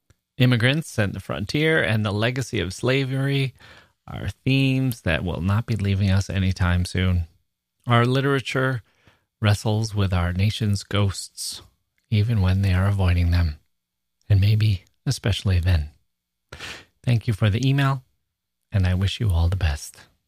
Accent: Leeuwarden, Friesland, Netherlands; I was born in Leeuwarden, a small provincial town in the north of Holland, and in the 80s, my parents thought it would be a good idea to move to Australia, Melbourne. After a year, due to homesickness, my parents moved back to Leeuwarden

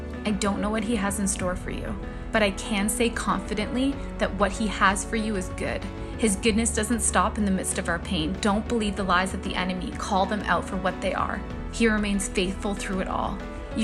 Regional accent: Toronto, Ontario, Canada; I'm from Toronto, Canada, and I'm 28 years old.

